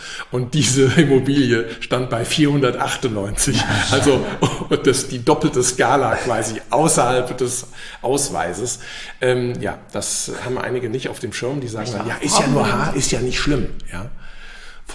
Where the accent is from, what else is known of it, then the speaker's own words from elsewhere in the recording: Wiesbaden, Hesse, Germany; ich bin aus Wiesbaden hier.